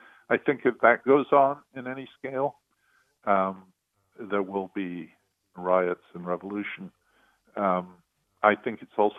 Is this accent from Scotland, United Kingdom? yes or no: yes; Scotland, United Kingdom; when I grew up in Scotland, you know, the people in our town that were most respected had never been to college